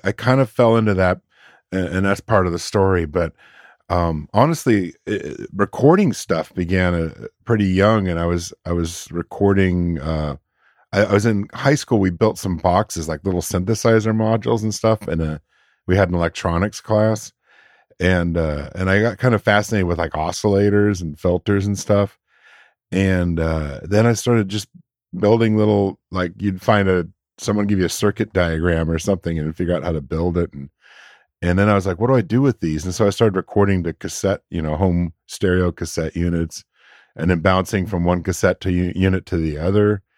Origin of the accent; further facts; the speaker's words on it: Oakland, California, United States; also born or lived in Berkeley / Nevada City / Chico; So I was born in Berkeley and raised in Oakland as a little kid. And then we lived out near this place called Nevada City in California